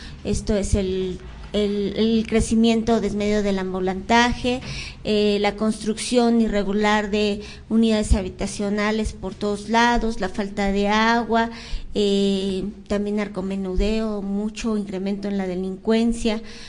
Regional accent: Pantitlán, Mexico City, Mexico; Yo soy originaria de Pantitlán, la colonia agrícola oriental, que es la colonia más grande de toda Latinoamérica.

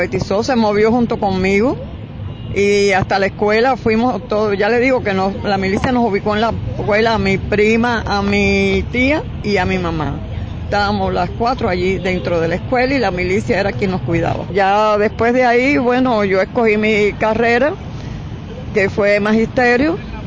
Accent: Santa Clara, Villa Clara, Cuba; now in Havana, Cuba; Luego regresé a Villa Clara, a Santa Clara, que es de donde yo soy, y allí continué mi labor

